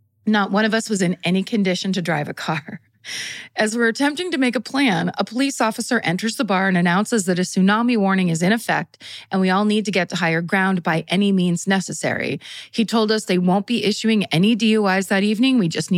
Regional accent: Sitka, Alaska, United States; There's a little dive bar in my hometown, Sitka, Alaska, called the Pioneer Bar.

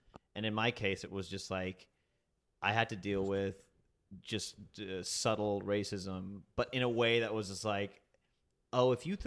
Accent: the South, United States; you know, and my other topics of material are like I'm from the South, I'm Indian, marriage is hard, blah blah blah.

